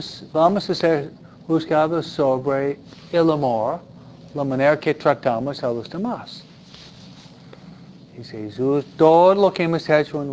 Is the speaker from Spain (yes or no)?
no; Michigan, United States; born there; Naciste en Michoacán y yo en Michigan.